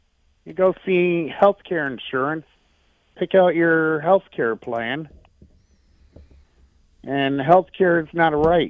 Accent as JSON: {"language": "English", "country": "United States", "said": "I'm an American. I'd support my district, and I'd get out with the voters."}